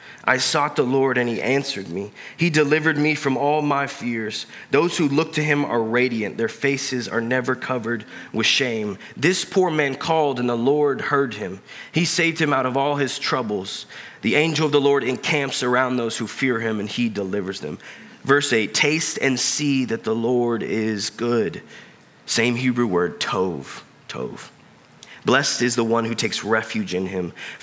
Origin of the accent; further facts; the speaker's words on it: Colorado, United States; Growing up in Colorado, my family would go skiing 3 to 4 times every winter.